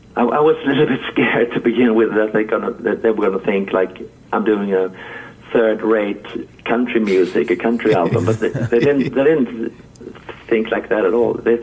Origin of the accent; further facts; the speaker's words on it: Halmstad, Halland County, Sweden; we have my hometown, Halmstad, where I am at the moment. It's a small town. It's about 80,000 people living here.